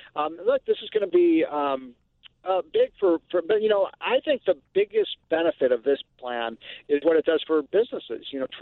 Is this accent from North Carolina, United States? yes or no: no; Chicago, Illinois, United States; Yeah, first of all, I think you guys know, I'm from Chicago, and what's happened in that state is a sad, sad commentary